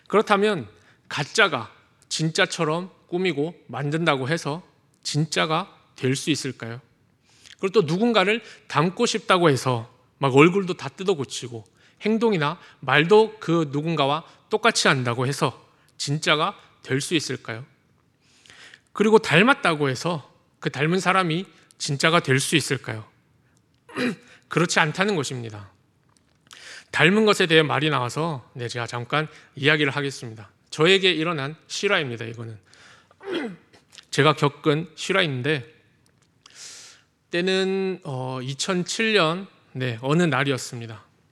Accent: South Korea; 저는 한국 사람이니까 아무리 다른 나라 사람같이 생겼다고 타인이 그렇게 생각을 해도 저는 그 사람이 될 수 없는 것입니다.

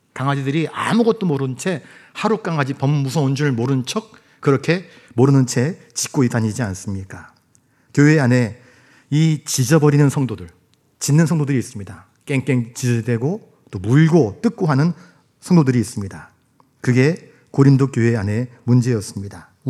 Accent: Jeju, South Korea; 제 고향이 제주도거든요.

